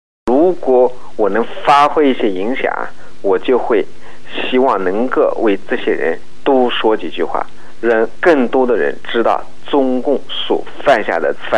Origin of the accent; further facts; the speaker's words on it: China; 但是作为一个中国人